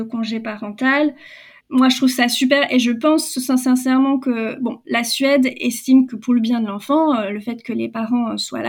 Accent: France; moi, en tant que Française, en tout cas, enfin, en tant que personne

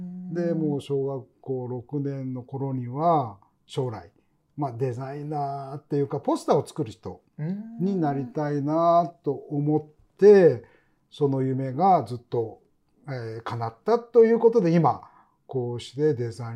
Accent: Ukashima, Yamaguchi, Japan; born there; その周防大島で生まれたんですけれど、正確にはそこからさらに船に乗って、 はい、渡っていく小さな小さな島で生まれたんですよ。浮鹿島っていう島なんですけれど、

